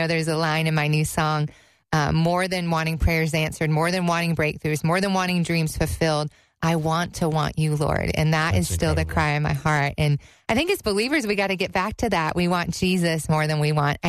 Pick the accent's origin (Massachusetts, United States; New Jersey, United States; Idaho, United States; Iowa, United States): Massachusetts, United States; Boston; I was flying from Boston, where I was born and raised, to Seattle, which I knew to do a Bible school.